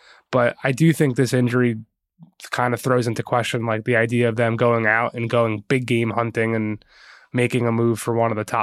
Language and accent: English; Philadelphia, Pennsylvania, United States; now in New York, United States; Philly New York would really be my matchup because I'm from Philly, live here.